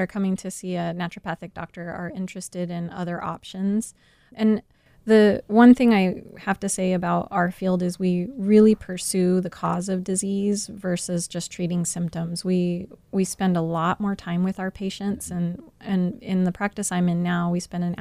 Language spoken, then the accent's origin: English; Arizona, United States; Yes, I grew up on the White Mountain Apache Indian Reservation.